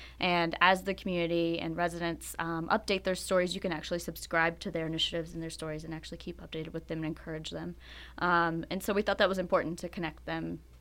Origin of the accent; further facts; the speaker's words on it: Abingdon, Virginia, United States; born there; also born or lived in Logan County, Kentucky; Actually, I was born in Abingdon, Virginia, though.